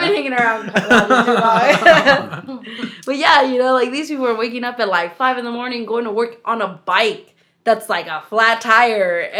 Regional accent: United States; So I'm excited to come back and use my privilege, because I'm an American.

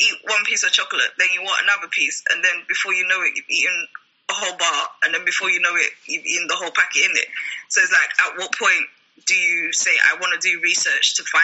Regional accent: Nigeria; I am Nigerian, and if I didn't hear all the noise that was made on social media, I wouldn't have known.

